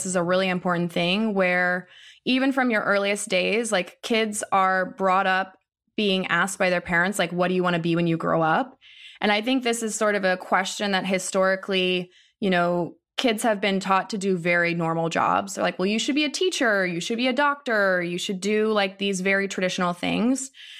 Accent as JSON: {"language": "English", "region": "Ohio", "country": "United States", "tie": "born or raised there", "said": "I mean, I grew up in Ohio"}